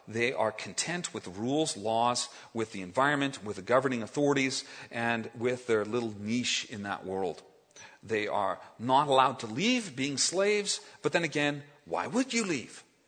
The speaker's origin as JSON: {"language": "English", "country": "Canada", "said": "There are times we complain about our country, but by and large, we like Canada and we like being Canadian."}